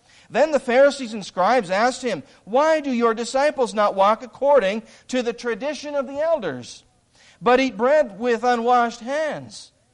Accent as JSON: {"language": "English", "country": "Canada", "tie": "born or raised there", "said": "I obeyed the gospel back in 1978 up in Ontario and born and raised in Canada."}